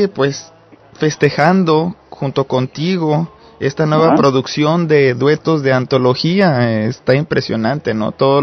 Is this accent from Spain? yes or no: no; Mexico; now in United States; muy querido en mi país, México, también aquí en los Estados Unidos